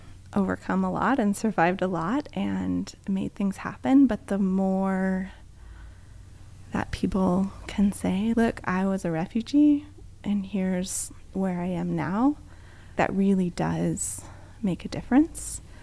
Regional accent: Fresno, California, United States; And having the incredible experience of growing up in Fresno and having folks in my classroom

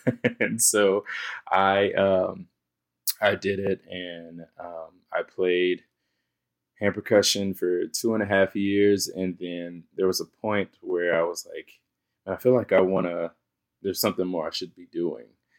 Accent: China Grove, North Carolina, United States; And that was my first time ever leaving my hometown, China Grove, to go out of North Carolina. So New York was the first time that I left North Carolina

